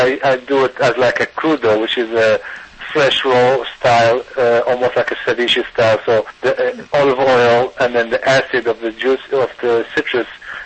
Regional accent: United States; I mean, I grew up in the United States and I matured in the United States.

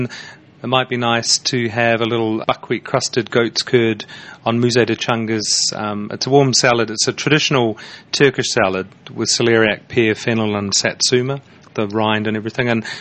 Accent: New Zealand; now in United Kingdom; I'm a Kiwi

